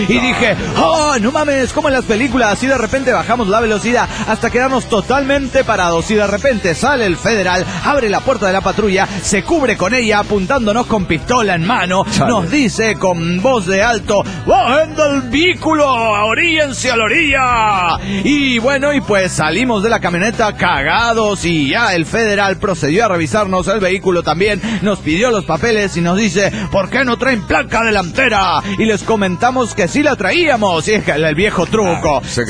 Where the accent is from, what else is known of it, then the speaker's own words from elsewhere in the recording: Tuxtepec, Oaxaca, Mexico; Me fui a mi tierra, la hermosa ciudad Tuxtepec, Oaxaca.